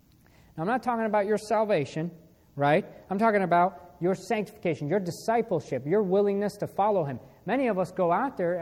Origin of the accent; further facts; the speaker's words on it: Iran; English is a second language; now in United States; he found out I was from Iran